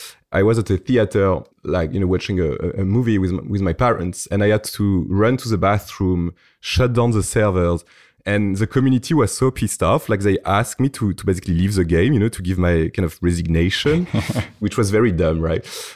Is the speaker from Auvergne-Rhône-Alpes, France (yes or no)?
yes; Lyon, Auvergne-Rhône-Alpes, France; moved away as an adult; now in London, United Kingdom; I remember I was in my hometown in Lyon, in France back then.